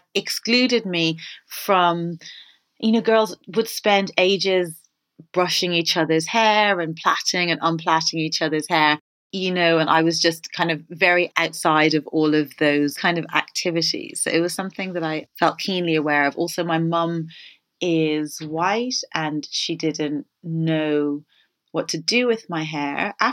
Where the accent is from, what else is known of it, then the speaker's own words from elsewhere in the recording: Ireland; when I was growing up in Ireland